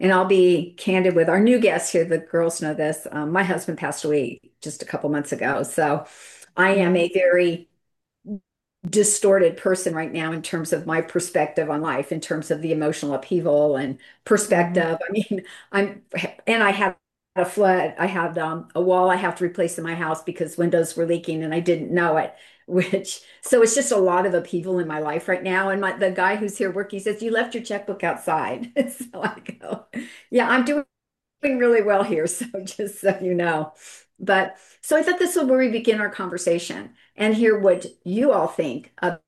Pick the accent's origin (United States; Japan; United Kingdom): Japan; I was raised in Japan.